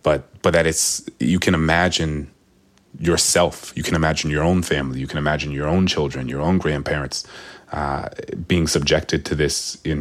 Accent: New Orleans, Louisiana, United States; she knew that I was from New Orleans, which was once the largest slave market and busiest slave market in the country. She knew that I was the descendant of enslaved people.

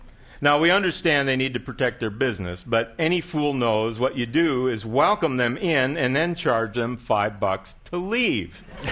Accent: Michigan, United States; You know, I grew up in Michigan. I don't know where Hamburg is.

